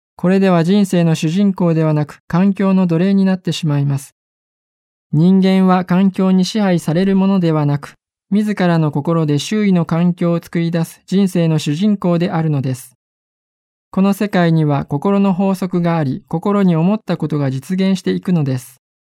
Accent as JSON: {"language": "Japanese", "town": "Sumida", "region": "Tokyo", "country": "Japan", "tie": "born there", "said": "私は東京の墨田区に生まれました。"}